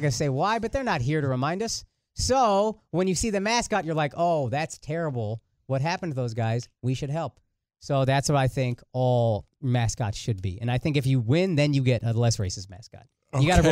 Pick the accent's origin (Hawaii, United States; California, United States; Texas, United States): Texas, United States; Plano; also born or lived in Frisco / Dallas / Houston; I grew up in Plano and then I moved to Frisco when I was in 11th grade in 2000. So like still small Frisco. And then we moved from there in like 2005, 2006 and lived in Dallas for like 10 years.